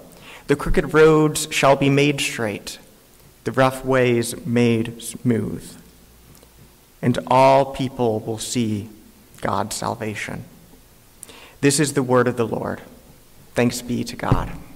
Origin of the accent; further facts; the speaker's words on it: Cincinnati, Ohio, United States; For me, growing up in Cincinnati, it was always the Cincinnati Reds and the Big Red Machine.